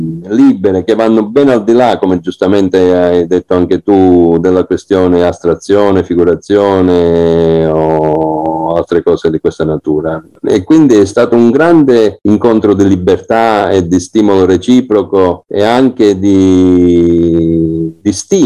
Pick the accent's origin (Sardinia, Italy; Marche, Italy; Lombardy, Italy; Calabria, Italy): Calabria, Italy; Cosenza; io sono di Cosenza